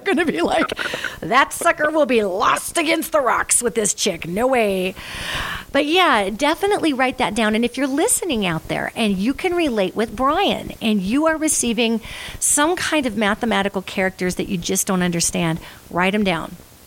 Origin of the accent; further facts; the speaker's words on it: Michigan, United States; I was from Michigan.